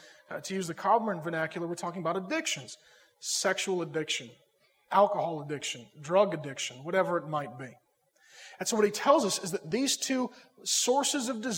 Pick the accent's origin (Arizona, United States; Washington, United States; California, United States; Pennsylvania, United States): Washington, United States; SeaTac; I grew up in the South and in SeaTac